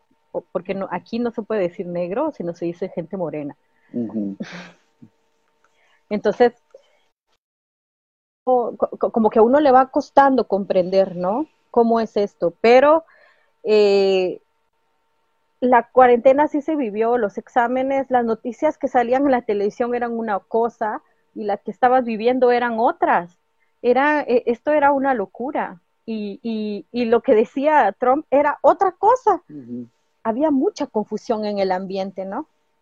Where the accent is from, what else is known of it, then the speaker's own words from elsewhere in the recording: Ciudad Vieja, Sacatepéquez, Guatemala; also born or lived in Antigua Guatemala; Yo vengo de Ciudad Vieja y de Antiguo Guatemala, imagínate, donde las calles son un escenario.